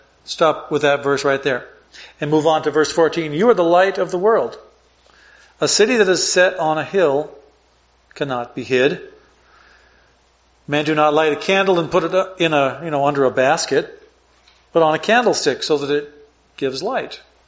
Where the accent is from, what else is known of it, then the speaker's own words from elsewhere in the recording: Phoenix, Arizona, United States; Laura and I were born and raised in Phoenix, Arizona area, and then I taught for 9 years in one remote part of Arizona, and then 18 more years in Payson, Arizona, beautiful spot.